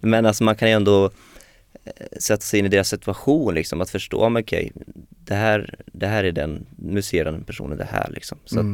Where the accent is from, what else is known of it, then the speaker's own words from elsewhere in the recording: Strömstad, Västra Götaland County, Sweden; för risken fanns ju även att jag skulle hamna liksom i min hemstad Strömstad.